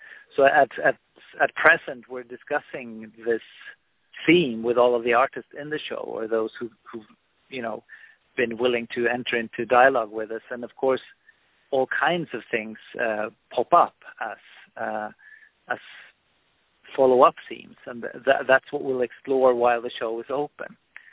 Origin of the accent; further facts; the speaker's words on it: North Rhine-Westphalia, Germany; also born or lived in Sweden; I'm from Sweden, but I grew up in Germany, and in the Rhine area, so I was very close to Cologne